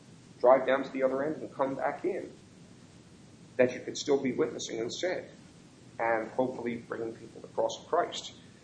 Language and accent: English; Philadelphia, Pennsylvania, United States; Having been born and raised in Philadelphia, I believe everything they say about Philadelphia cops.